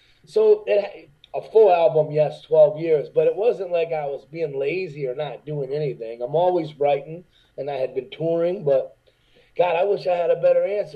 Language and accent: English; Detroit, Michigan, United States; But just growing up in Detroit, that was the nickname the kids gave me.